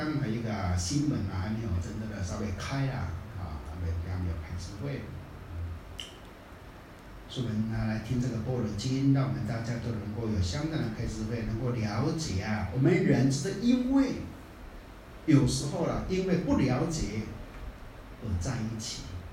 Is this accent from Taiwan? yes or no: yes; Taiwan; 这是我们台湾人讲啊。